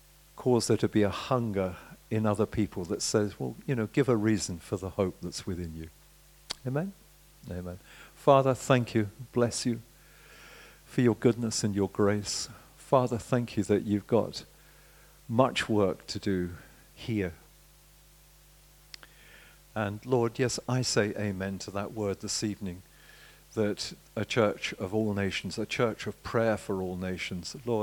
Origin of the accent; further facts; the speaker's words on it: England, United Kingdom; One of the problems about being British, or not everyone here I know is English, but we English, we're so quick to put everything down.